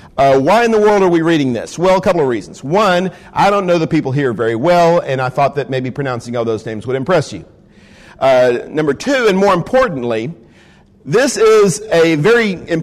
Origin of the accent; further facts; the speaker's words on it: Texas, United States; now in Pensacola, United States; And yes, I am from Texas, like my brother Paul is. I live in Pensacola, Florida now.